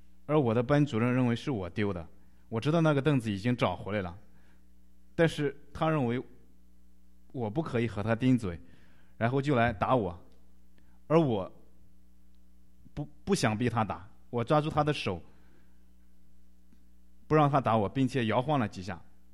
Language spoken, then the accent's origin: Chinese; Gansu, China; born there; 我出生在甘肃一个农村，我的父亲和母亲都没读过什么书。我读书很晚，九岁上小学。